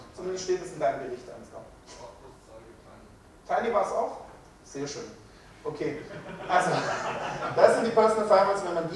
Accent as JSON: {"language": "German", "region": "Swabia", "country": "Germany", "said": "also ich bin Schwabe, Geburtsfehler, kann ich nicht mehr ändern, zumindest für einen Schwaben ist das dann ein bisschen unbefriedigend"}